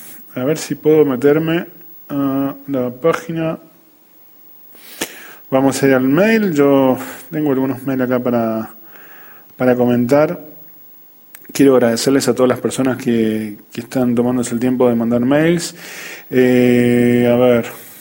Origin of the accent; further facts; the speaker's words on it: Uruguay; Soy oriundo de la República Oriental, de Uruguay obviamente